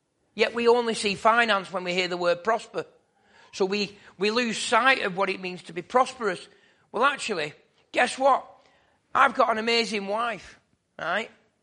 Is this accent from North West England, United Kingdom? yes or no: yes; Oldham, North West England, United Kingdom; Born and bred in Oldham, and I don't recognise it at the moment.